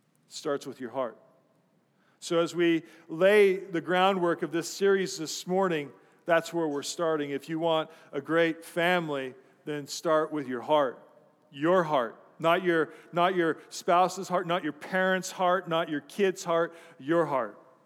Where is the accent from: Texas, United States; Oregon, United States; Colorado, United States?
Colorado, United States; growing up in Colorado, we would go hiking often up in the mountains